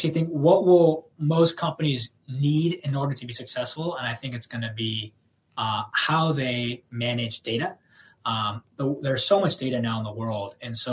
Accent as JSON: {"language": "English", "region": "California", "country": "United States", "tie": "born or raised there", "said": "I grew up in the Bay Area and I was very fortunate to work with some amazing companies in the Valley for over a decade."}